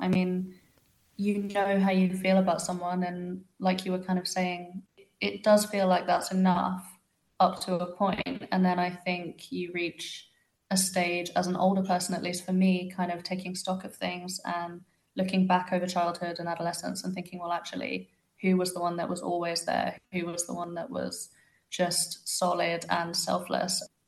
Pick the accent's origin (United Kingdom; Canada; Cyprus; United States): Cyprus; And I can remember being a child and saying, you know, I'm from Cyprus, I'm Cypriot. And I have always felt that through my entire life.